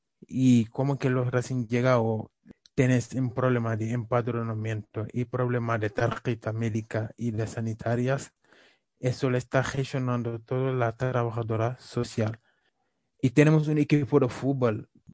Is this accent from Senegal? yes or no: yes; Senegal; Spanish is a second language; now in Spain; Aunque vino de un continente pobre y soy de Senegal